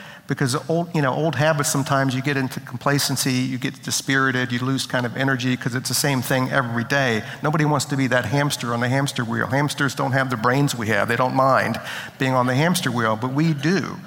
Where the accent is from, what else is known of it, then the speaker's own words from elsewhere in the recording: Richmond, Virginia, United States; I grew up in Richmond, Virginia, and I was a sort of kid who was, I planned all the adventures for the neighborhood